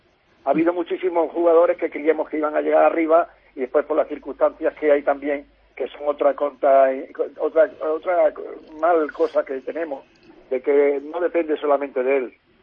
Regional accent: Cáceres, Extremadura, Spain; en mi tierra, yo soy cacereño, entonces pues quiero que se presente en Cáceres

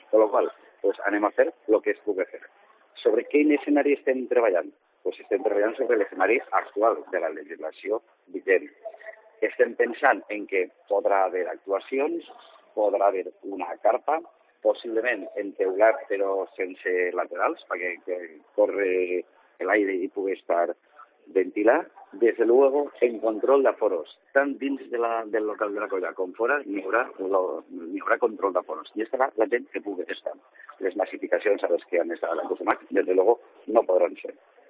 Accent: Castelló, Valencian Community, Spain; som gent de Castelló i coneguda, coneguda en Castelló

